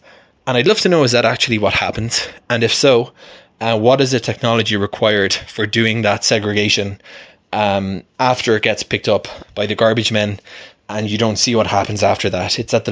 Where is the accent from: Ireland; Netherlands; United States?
Ireland; moved away; which is something I grew up in Ireland.